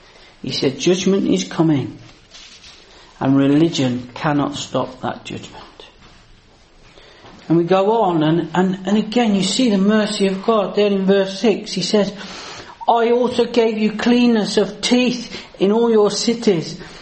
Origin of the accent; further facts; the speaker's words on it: England, United Kingdom; How arrogant of us as English people to think that.